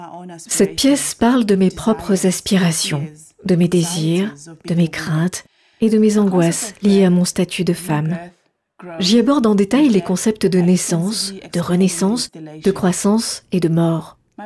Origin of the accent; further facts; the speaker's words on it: South Africa; now in Johannesburg, South Africa; Je viens d'Afrique du Sud et je vis à Johannesburg.